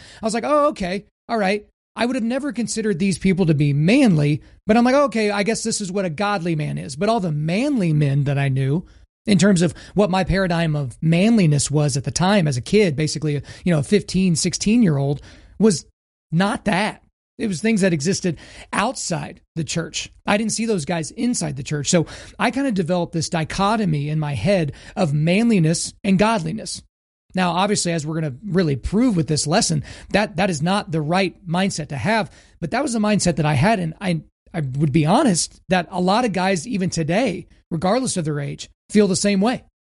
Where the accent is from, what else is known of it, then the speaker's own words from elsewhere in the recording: Oklahoma, United States; I grew up in Oklahoma. So I grew up believing in God because that was a cultural thing, right?